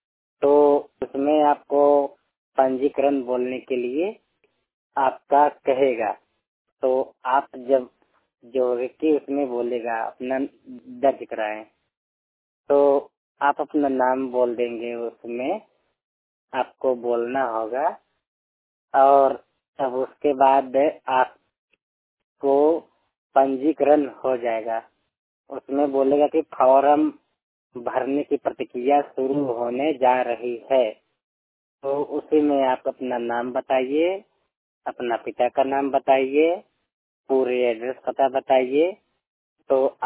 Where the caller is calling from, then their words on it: Jaunpur, Uttar Pradesh, India; जौनपुर से मैं विकलांगता 100% ब्लाइंड बोल रहा हूँ।